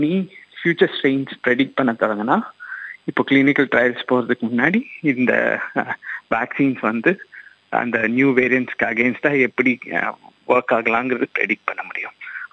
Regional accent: Coimbatore, Tamil Nadu, India; moved away as an adult; also born or lived in Bangalore; now in Australia; நான் வந்து கோயம்புத்தூர்ல தான் வளர்ந்தேன்.

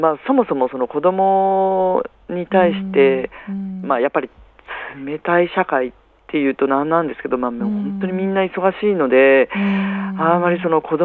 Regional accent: Shizuoka, Japan; 私静岡県の田舎の出身なんですね。で田舎に住んでたっていうか、全然小さい頃なんです。小学校、中学校、高校と、静岡県の山奥 のとっても田舎に住んでたんですけど

